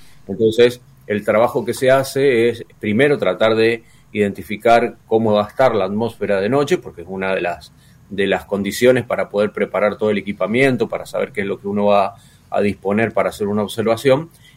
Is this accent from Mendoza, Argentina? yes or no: yes; Mendoza, Argentina; born there; now in Entre Ríos, Argentina; Yo nací en Mendoza, me vine a vivir a Entre Ríos ya hace 40 años, así que, bueno, eso es más entrerriano, se puede decir que mendocino, ¿no? Pero sí, nací allá, nací en Mendoza.